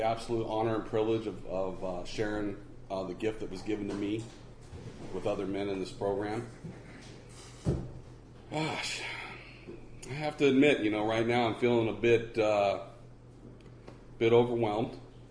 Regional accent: San Leandro, California, United States; now in Portland, United States; growing up, I'm an East Bay kid. I'm originally from, born and raised on Davis Street in San Leandro, and did all my running and gunning in East Oakland. And I love this place. This is home. Now Portland, Oregon is my home.

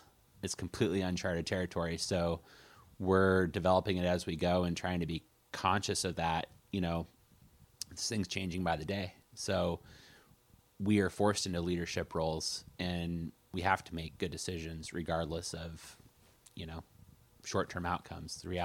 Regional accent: Coos Bay, Oregon, United States; Yeah, so I was born and raised in Coos Bay town. I mean, between Coos Bay and North Bend, I think it's like a total of about 30,000 people. So it's the largest town on the Oregon coast

